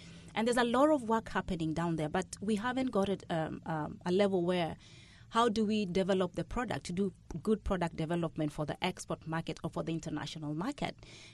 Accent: Kenya; I'm Kenyan.

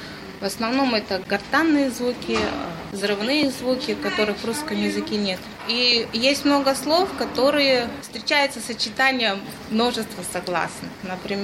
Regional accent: Petropavlovsk-Kamchatsky, Kamchatka Krai, Russia; Соответственно, в нашей семье мы уже все выросли в Петропавловске-Камчатском с русским языком как основным.

